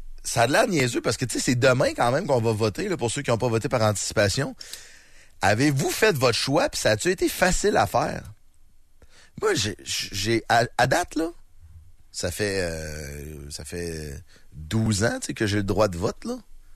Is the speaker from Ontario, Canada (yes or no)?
no; Quebec, Canada; oh non, je suis un Québécois. Faut défendre les intérêts des Québécois.